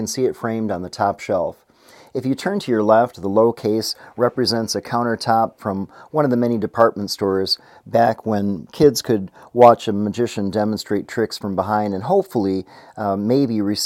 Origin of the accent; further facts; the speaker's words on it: St. Charles, Illinois, United States; These are all props that I found while flea marketing with my father in my hometown, St. Charles, Illinois.